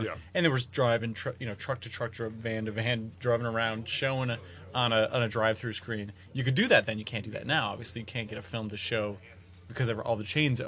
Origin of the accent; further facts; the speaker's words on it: Wisconsin, United States; my hometown in central Wisconsin